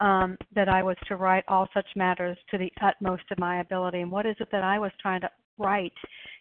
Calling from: Wilsonville, Oregon, United States; I'm calling from Wilsonville, Oregon.

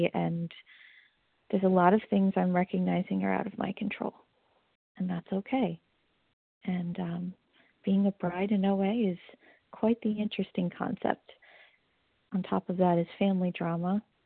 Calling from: New York, United States; Good morning, everybody. … calling from Long Island, New York.

